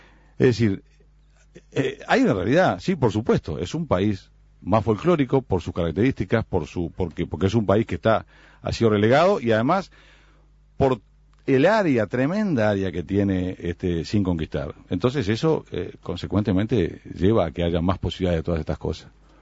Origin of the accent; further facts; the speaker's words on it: Uruguay; que nosotros como uruguayos no podemos comprar